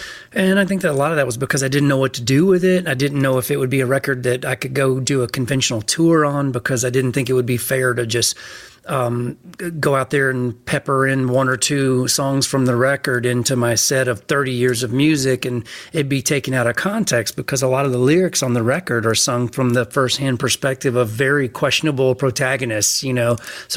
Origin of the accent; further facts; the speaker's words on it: the South, United States; You know, I grew up in the South. I grew up in this. A lot of these stories are true.